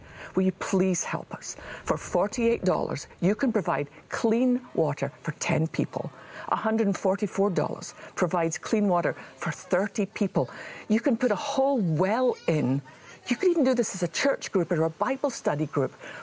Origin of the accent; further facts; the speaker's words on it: Ayr, Scotland, United Kingdom; born there; I was born in Ayr, Scotland, had nothing to do with either of our choices. That's just where we were born.